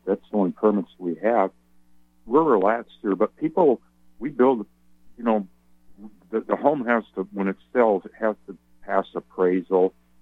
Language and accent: English; Seattle, Washington, United States; Yes, you're right. I came from the Seattle area.